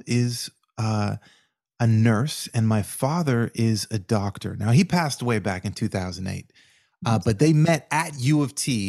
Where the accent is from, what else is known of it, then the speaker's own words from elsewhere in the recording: Aurora, Ontario, Canada; Yeah, I come from Aurora, Ontario, Canada. And For those that don't know, Aurora is a small town. Well, it was a small town. Now it's like the place to be.